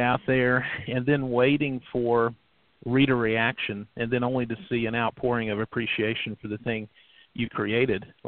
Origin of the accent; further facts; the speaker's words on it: Virginia, United States; I mean, I'm from Southwest Virginia.